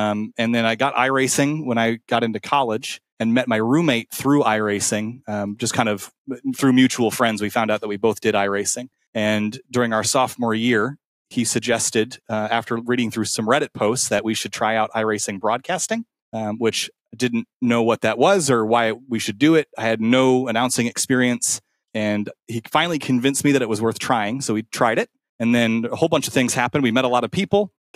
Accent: Rochester, New York, United States; I'm from Rochester, New York

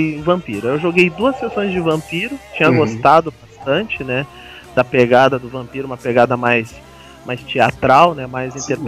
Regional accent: Porto Alegre, Rio Grande do Sul, Brazil; now in São Paulo, Brazil; Eu sou de Porto Alegre, na verdade, né? Agora eu tô morando em São Paulo.

